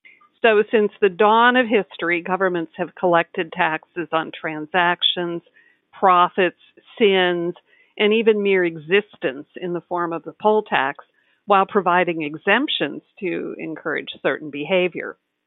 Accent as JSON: {"language": "English", "country": "Austria", "accent": "Austrian", "said": "And when pushed, I could do business in German, but people usually make fun of me for my Austrian accent."}